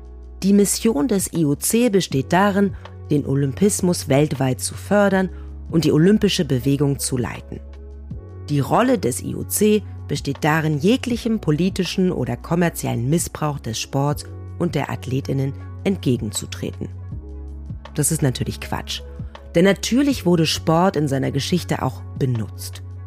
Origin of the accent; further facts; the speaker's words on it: East Germany, Germany; born there; Ich bin in der DDR geboren.